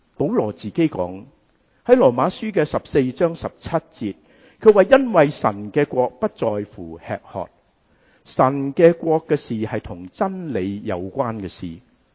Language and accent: Chinese; China; 这个其实对我们中国人是很熟悉